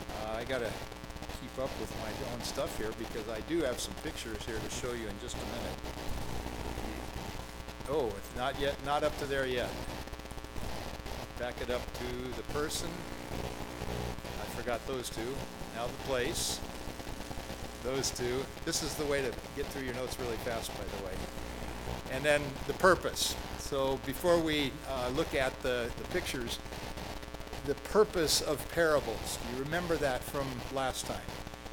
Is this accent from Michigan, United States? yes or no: no; Montana, United States; I'm from Montana. I grew up in next door to Glacier National Park.